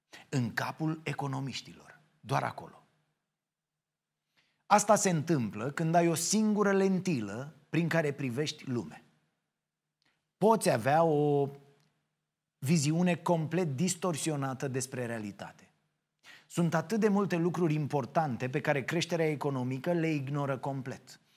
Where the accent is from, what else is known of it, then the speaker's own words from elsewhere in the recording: Ploiești, Prahova, Romania; eu nu pot să cred, ca ploieștean, că respir un aer curat câtă vreme prin lege mă pot pensiona cu 2 ani mai devreme doar pentru că locuiesc în acel oraș.